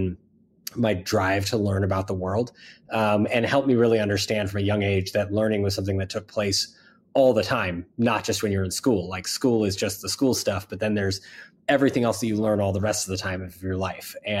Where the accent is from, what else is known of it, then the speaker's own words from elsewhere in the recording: Mill Valley, California, United States; born there; So I was born in Mill Valley, California, just north of San Francisco.